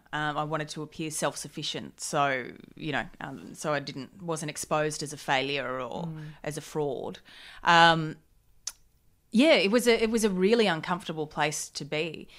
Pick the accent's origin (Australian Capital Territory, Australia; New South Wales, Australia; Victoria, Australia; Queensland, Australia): Queensland, Australia; Gold Coast; On the Gold Coast. Yeah. Party town.